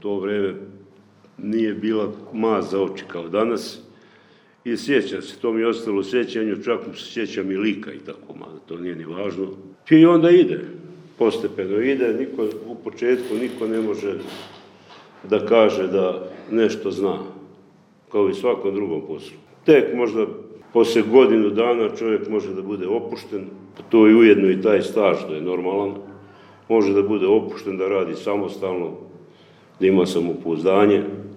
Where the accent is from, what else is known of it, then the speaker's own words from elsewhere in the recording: Benkovac, Zadar County, Croatia; also born or lived in Čapljina / Skopje; Moj otac je dobio prekomandu. Kad sam imao 5 godina, dobio prekomandu u Benkovac. Tu sam ostao do svog 7. razreda. Onda dobija prekomandu u Skoplje. Znači, tu sam živio s roditeljima do 75. godine.